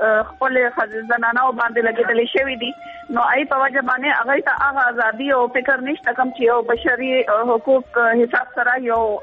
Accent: Dir, Khyber Pakhtunkhwa, Pakistan; زه خپله چونکې د دیر نه یم

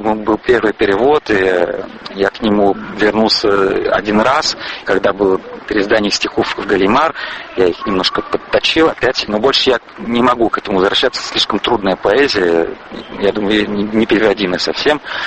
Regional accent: France; я действительно вырос сознательно во Франции, я приехал достаточно молодым

